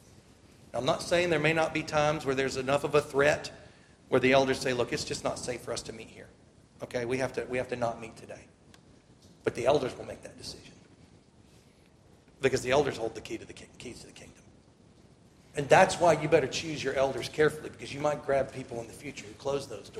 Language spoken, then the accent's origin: English; United States; I'm an American.